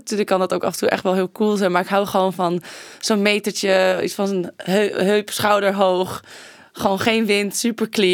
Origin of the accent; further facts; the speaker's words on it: Wijk aan Zee, North Holland, Netherlands; born there; als ik terug wil komen naar Wijkenzee, naar mijn geboortedorp, dan moet het daar gewoon schoner